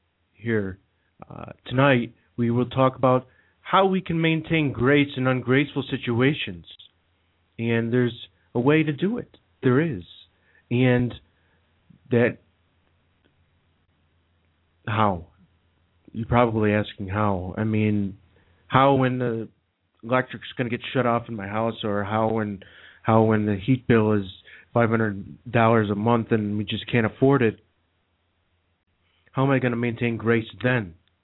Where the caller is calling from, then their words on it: New York, United States; I'm coming from the East Coast, upstate New York.